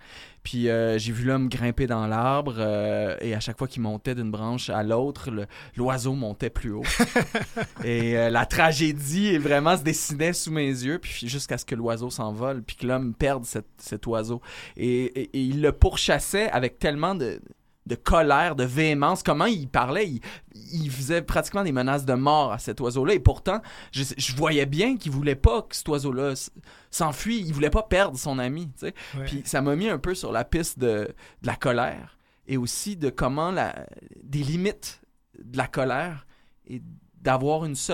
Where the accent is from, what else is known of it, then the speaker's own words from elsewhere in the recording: Quebec, Canada; now in Trois-Rivières, Canada; j'habite à Trois-Rivières depuis super longtemps. J'étais originaire de la Beauce, mais Trois-Rivières c'est devenu ma nouvelle maison.